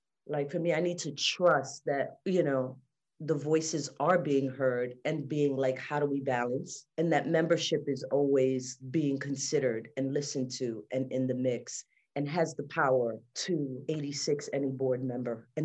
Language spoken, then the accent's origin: English; New York, United States; first language English; I'm a New Yorican. English is my first language. I look more Black.